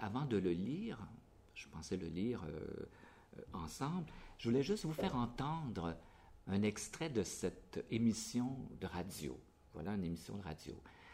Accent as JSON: {"language": "French", "country": "Canada", "said": "mais chez nous, au Canada, c'est catastrophique"}